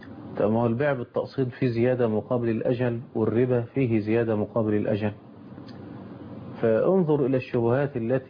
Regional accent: Egypt; على النحو المعمول به عندنا في مصر

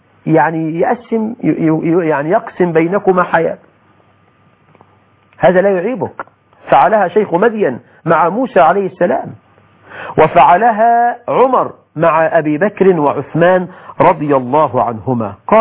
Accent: Egypt; يقولك في الأمثال عندنا في مصر اخطب لبنتك، بيقولوها كده اخطب لبنتك ولا تخطبش لابنك.

